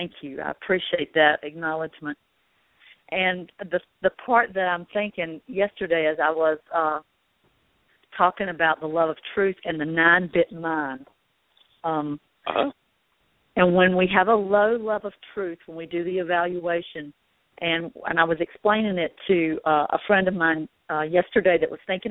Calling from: North Carolina, United States; in North Carolina.

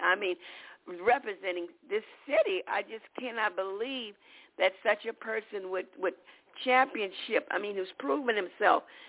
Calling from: Chicago, Illinois, United States; from Chicago

